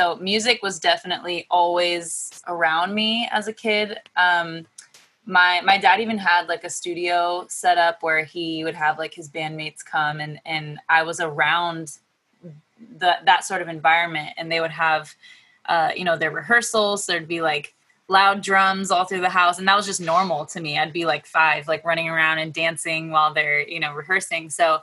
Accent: California, United States; now in Los Angeles, United States; I grew up actually close to where I'm at now. I'm in LA now, but I grew up in a place called the Inland Empire, Southern California.

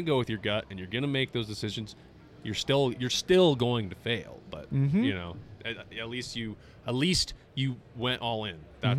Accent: Boise, Idaho, United States; I played some football at Boise State, actually. I grew up in Boise

